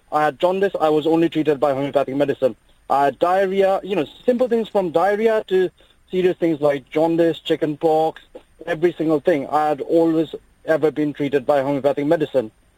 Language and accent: English; Nepal; Now, I was born and brought up in Nepal. My dad himself is a homeopathic physician.